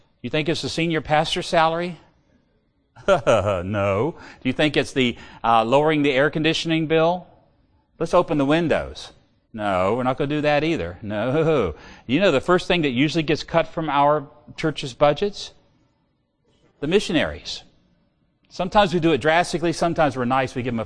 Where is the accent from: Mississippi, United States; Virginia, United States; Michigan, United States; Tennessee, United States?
Virginia, United States; My father, I grew up in Virginia.